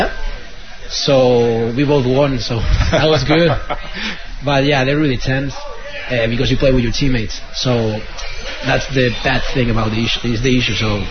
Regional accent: Madrid, Community of Madrid, Spain; English is a second language; now in Maryville, United States; I'm from Madrid, Spain. This is my second year here.

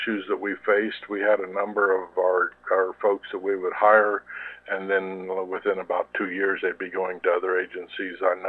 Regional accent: Columbia, United States; Like I said, I grew up in Columbia, so that was kind of what I was accustomed to.

